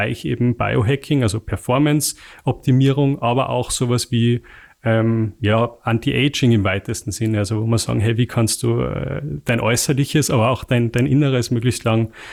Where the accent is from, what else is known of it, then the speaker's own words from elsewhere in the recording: Salzburg, Austria; also bei uns, ich komme aus dem Pinzgau, da sagt man, hilft's nichts, schadet's nichts.